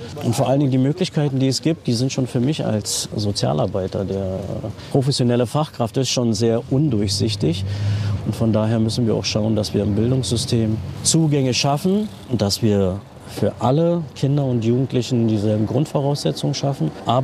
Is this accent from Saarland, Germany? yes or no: no; Berlin, Germany; Meine Eltern sind ja als Gastarbeiter nach Deutschland gekommen. Ich bin hier in Berlin geboren und mit 6 Jahren bin ich dann hier ins Märkische Viertel gekommen